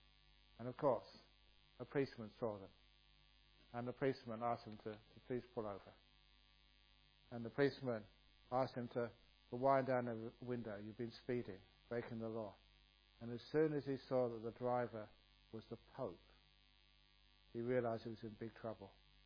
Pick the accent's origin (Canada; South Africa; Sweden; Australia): Australia; He said, oh, where are you from? I said, I'm from Australia. Oh, you're from Australia, said this monk.